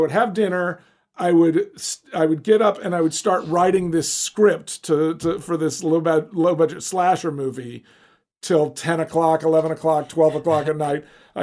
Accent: Alabama, United States; At 12 years old, I was doing all the juried art shows in the Deep South. I grew up in Alabama.

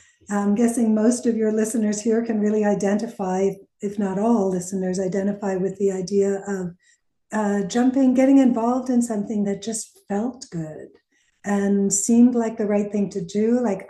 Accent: Northeast, United States; I'm from the Northeast.

